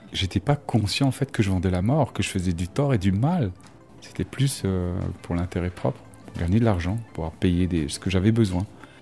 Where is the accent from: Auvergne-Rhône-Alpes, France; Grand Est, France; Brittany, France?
Grand Est, France; Strasbourg; Et j'ai grandi à Strasbourg. Mon enfance était très bien passée.